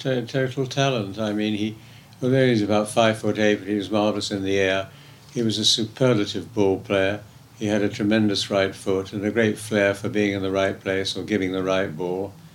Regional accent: England, United Kingdom

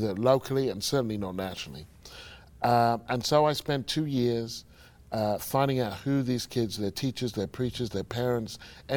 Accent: United Kingdom; also born or lived in United States; Now, I'm British, but I lived in America. I covered this country for 12 years.

